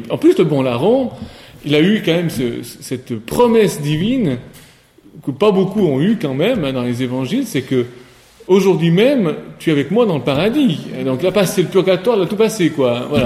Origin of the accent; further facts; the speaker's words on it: Switzerland; On vient donc de Suisse, nous, tous les deux, et on avait, je pense, une religiosité qui était très marquée par les préceptes